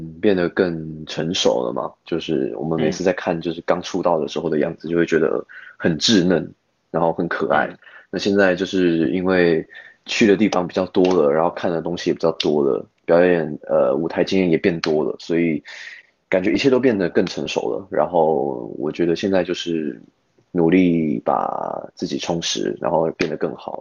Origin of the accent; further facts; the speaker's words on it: Taichung, Taiwan; 就是我前几天才上来台北，因为我是台中人嘛，然后前几天才上来